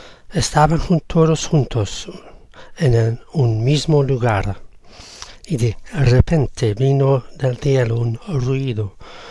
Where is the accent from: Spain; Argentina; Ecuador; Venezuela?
Spain; Fuengirola, Andalusia; de Fuengirola en España.